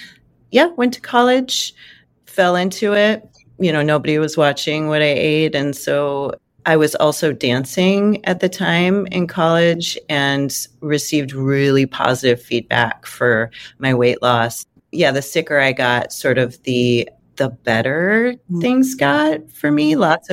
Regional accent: Akron, Ohio, United States; So I grew up in Akron, Ohio, really loving family.

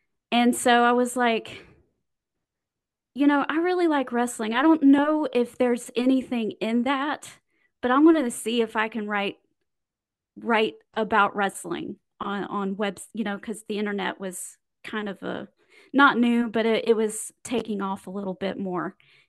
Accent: Indiana, United States; Well, I'm originally from the southern Indiana area, kind of right across the river from Louisville, Kentucky. I was born there.

